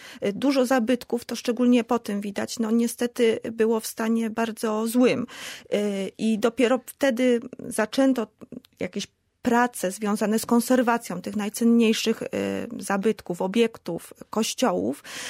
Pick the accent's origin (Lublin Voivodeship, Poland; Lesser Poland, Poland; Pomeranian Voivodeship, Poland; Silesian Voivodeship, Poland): Lesser Poland, Poland; Kraków; jestem rodowitą krakowianką